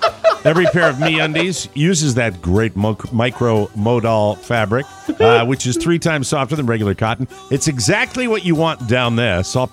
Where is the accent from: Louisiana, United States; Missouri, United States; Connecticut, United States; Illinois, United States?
Connecticut, United States; That's best to all … of Bridgeport, Connecticut, my home state.